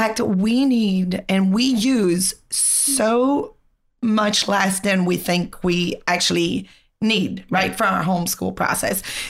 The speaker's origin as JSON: {"language": "English", "country": "Brazil", "second_language": "English", "moved": "as an adult", "said": "I am from Brazil, married to a South African, and I have two Israeli kids, and we have lived in so many countries that I lost count. So I do have a very thick accent"}